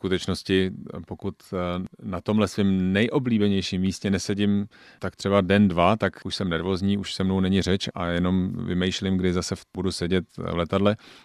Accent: Sezimovo Ústí, South Bohemian Region, Czechia; Já jsem vyrůstal v Sezimově Ústí, teďka byl jen v Táboře, takže jakoby tady to okolí Sezimově Ústí, Tábor, tak to je prostě opravdu moje srdcovka

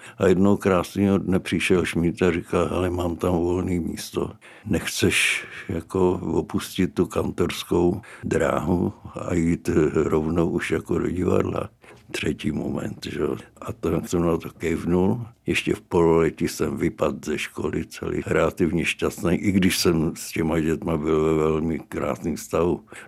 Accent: Osečná, Liberec Region, Czechia; Já jsem se narodil v Podještědí, chodil jsem do školy v Osečný, což je takové městečko.

